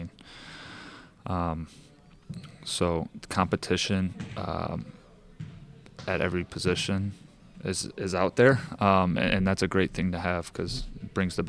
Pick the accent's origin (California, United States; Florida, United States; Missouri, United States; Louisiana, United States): Missouri, United States; St. Louis; but a few people just knowing I'm from St. Louis have been, hey, have you seen that Sporting game?